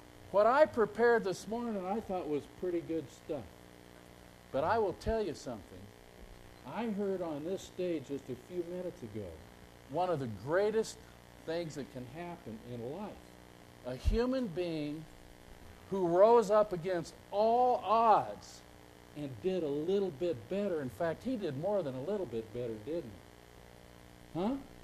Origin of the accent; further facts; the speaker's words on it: McMinnville, Oregon, United States; from Oregon, but it's McMinnville, Oregon, right?